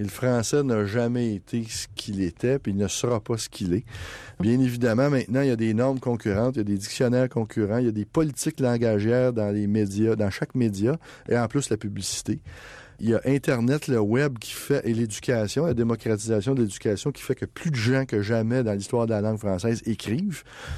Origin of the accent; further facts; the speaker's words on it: Sherbrooke, Quebec, Canada; Quand l'université de ma ville natale, à Sherbrooke